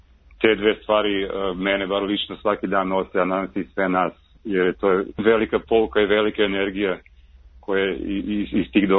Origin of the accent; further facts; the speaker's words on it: Belgrade, Serbia; moved away; also born or lived in Moscow; ali sam Srbin, odrastao u Beogradu, rođen sam u Moskvi i kao dečak u Beogradu